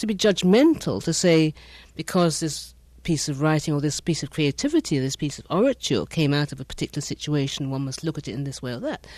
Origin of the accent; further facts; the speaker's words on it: Ghana; born there; I'm African, but I'm African from a lot of different places, although I was born in Ghana.